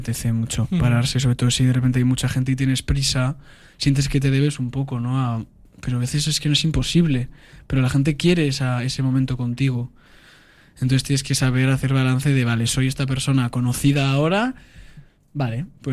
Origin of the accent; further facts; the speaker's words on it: Basque Country, Spain; Claro, yo he hecho en euskera toda la ikastola, el colegio en mi pueblo